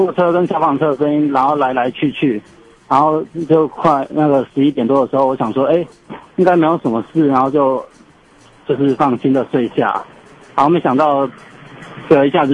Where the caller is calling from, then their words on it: Kaohsiung, Taiwan; 你好，我是高雄的